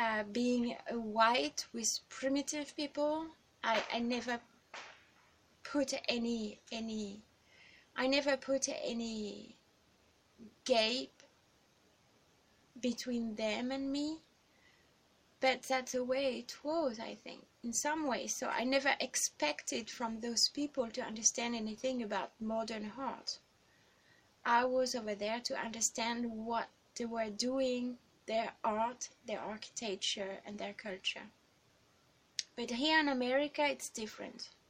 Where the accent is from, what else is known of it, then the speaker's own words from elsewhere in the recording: France; English is a second language; I come from France, and food is our culture.